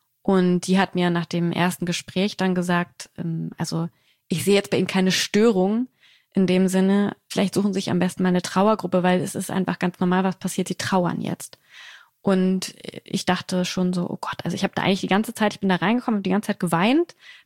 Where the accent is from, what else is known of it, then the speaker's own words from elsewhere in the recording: Berlin, Germany; Ich wohne hier in Berlin mit meinem Mann und meinen Kindern und ich bin auch in Berlin aufgewachsen, bis ich 12 war. Das heißt, ich habe schon Bezug zu dieser Stadt, aber meine Eltern, mein Bruder wohnen hauptsächlich in Osnabrück, also weit weg.